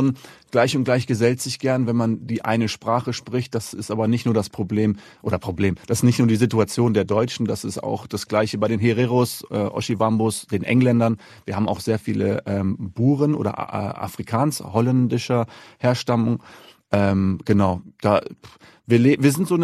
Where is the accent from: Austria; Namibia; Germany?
Namibia; In Namibia war die sowieso nie ganz so stark wie in Südafrika. Also ich habe wirklich von der Apartheid nichts mitbekommen.